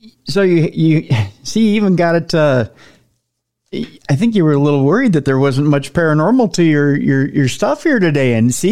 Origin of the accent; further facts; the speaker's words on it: Minnesota, United States; I swear I won't, because I'm a Minnesotan.